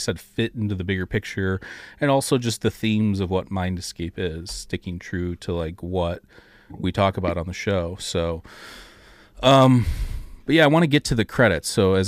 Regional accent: Detroit, Michigan, United States; We're both from the Detroit area.

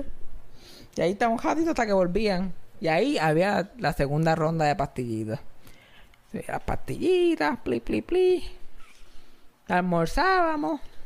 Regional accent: Cabo Rojo, Puerto Rico; Ah, yo soy de Cabo Rojo.

